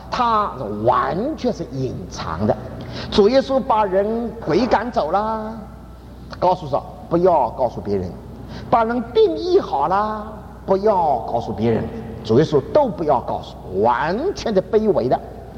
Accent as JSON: {"language": "Chinese", "country": "China", "said": "我们中国人也不是的，也不是摇棕树枝的"}